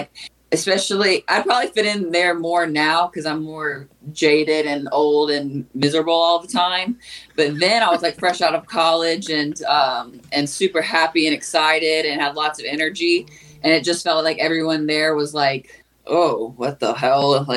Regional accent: Durham, North Carolina, United States; I grew up in Durham, North Carolina. I was there for pretty much my whole life, and then one went to college nearby in Bowie's Creek, which is kind of near Fayetteville.

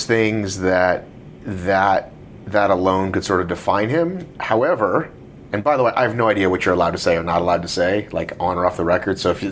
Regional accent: Marietta, Georgia, United States; I grew up in Marietta and went to Congregation Etz Chaim

